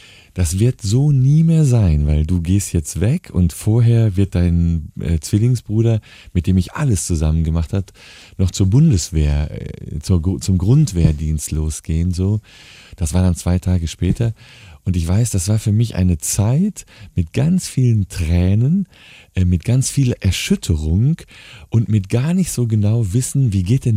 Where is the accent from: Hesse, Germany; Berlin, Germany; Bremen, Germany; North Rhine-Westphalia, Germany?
North Rhine-Westphalia, Germany; Attendorn; in den sogenannten Sozialwohnungen in meiner Heimatstadt Attendorn wohnten